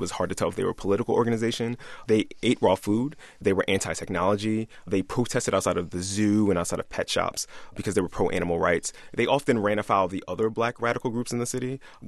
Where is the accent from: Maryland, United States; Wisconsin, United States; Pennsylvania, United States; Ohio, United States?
Pennsylvania, United States; Philadelphia; When I was growing up in Philly, if you went to a large enough black event, a black cultural event, you would see signs expressing solidarity with MOVE.